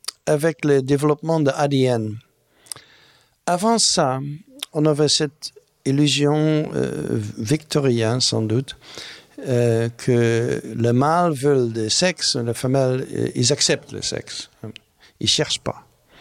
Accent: Netherlands; moved away; Pour moi, c'est un peu bizarre parce que je viens de la Hollande.

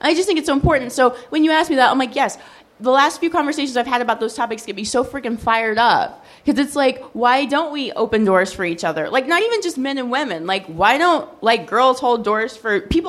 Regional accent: Midwest, United States; I grew up in the Midwest. See? Right? There you go.

